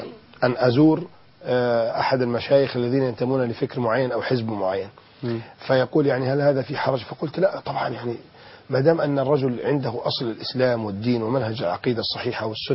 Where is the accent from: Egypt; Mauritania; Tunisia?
Egypt; Alexandria, Alexandria Governorate; born there; أنا من مواليد الأسكندرية، أطرق باب الأربعين هذه السنة